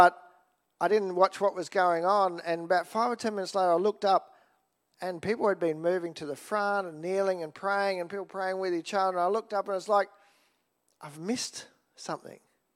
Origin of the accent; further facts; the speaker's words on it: Australia; I love being an Aussie, but one of the things can serves us well and can serve us not so well is that whole thing of, oh, she'll be right.